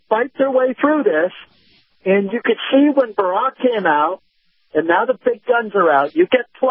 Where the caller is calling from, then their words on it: Tampa, Florida, United States; from Tampa.